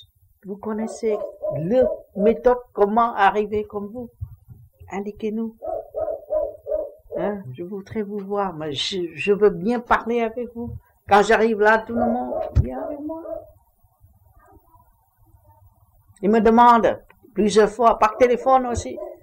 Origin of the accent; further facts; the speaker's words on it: Vietnam; moved away; je suis toujours occupé dès que je suis sorti du Vietnam.